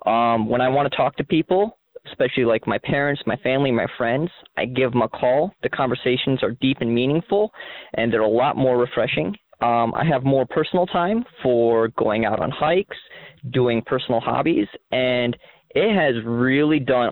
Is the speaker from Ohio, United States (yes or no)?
yes; Cincinnati, Ohio, United States; I'm from Cincinnati, Ohio.